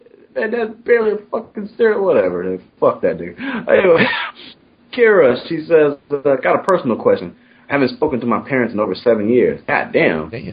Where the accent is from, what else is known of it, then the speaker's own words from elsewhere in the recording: Compton, California, United States; I don't know if it's the growing up in Compton thing or whatever and shit, and that you didn't want to look like a bitch.